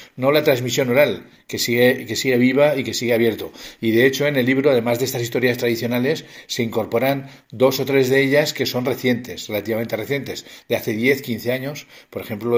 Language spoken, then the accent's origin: Spanish; Aragon, Spain; accent: Somontano Aragonese; first language Aragonese; las historietas están redactadas en mi lengua materna, que es el aragonés del somontano. Es un aragonés bastante castellanizado en nuestro caso, pero es la variedad del somontanés.